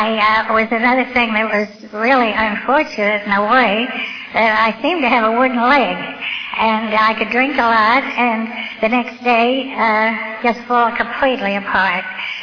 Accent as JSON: {"language": "English", "town": "Sydney", "region": "New South Wales", "country": "Australia", "tie": "born there", "moved": "yes", "said": "I was born in April in the fall, and that was in Sydney, Australia."}